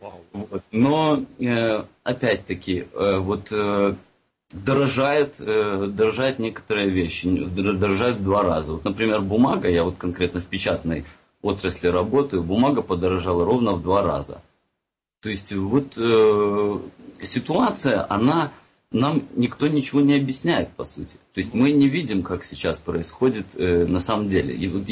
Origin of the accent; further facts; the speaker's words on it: Minsk, Belarus; так как я сам из Минска.